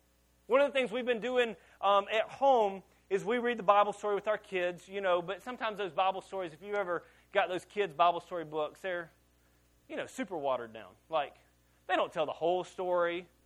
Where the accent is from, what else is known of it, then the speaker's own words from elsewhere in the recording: Louisiana, United States; So what's bad is I'm from Louisiana, so it's not much better.